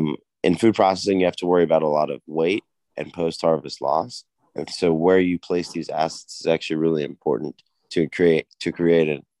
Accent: Nigeria; Well, I'm Nigerian, and by 2050, we'll be the third most populous country on the planet.

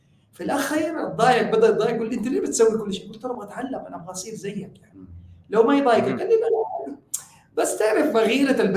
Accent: Syria; يعني أنا سوري

